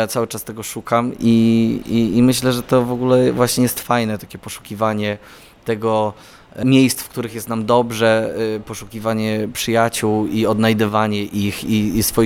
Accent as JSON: {"language": "Polish", "town": "Szczecinek", "region": "West Pomeranian Voivodeship", "country": "Poland", "said": "a jestem spod Szczecinka"}